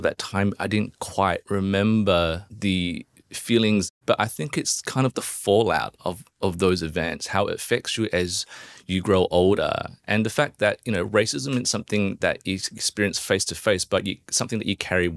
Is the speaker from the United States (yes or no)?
no; Perth, Western Australia, Australia; the racism that I was experiencing as a kid growing up in Perth at the time